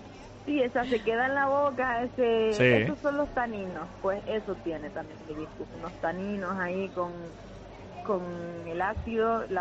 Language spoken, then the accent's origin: Spanish; Canary Islands, Spain; estamos en las Américas, pero somos parte de Canarias